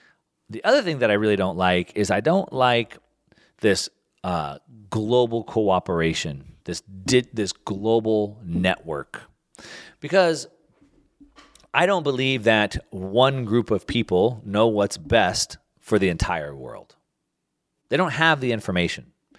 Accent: Texas, United States; And I grew up in Texas, and so we used to do quite a bit of hunting back there.

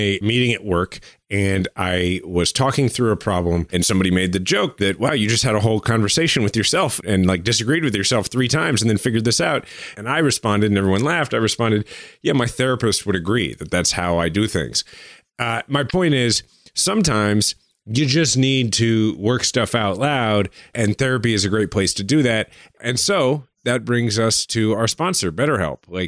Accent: United States; I'm an American and I'm a Jew also.

